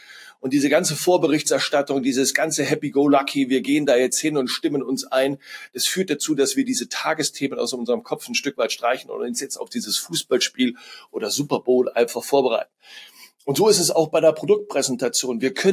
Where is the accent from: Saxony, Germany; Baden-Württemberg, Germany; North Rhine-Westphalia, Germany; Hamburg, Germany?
North Rhine-Westphalia, Germany; Cologne; ich komme aus Köln